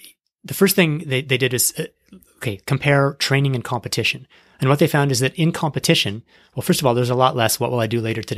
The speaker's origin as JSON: {"language": "English", "town": "Toronto", "region": "Ontario", "country": "Canada", "said": "I'm from Toronto"}